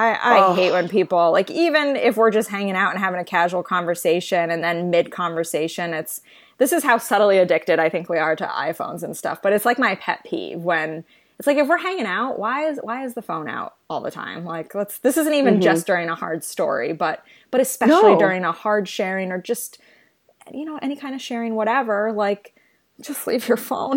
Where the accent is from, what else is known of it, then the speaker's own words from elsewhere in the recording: New England, United States; Without getting in my New England bubble. I'm from New England.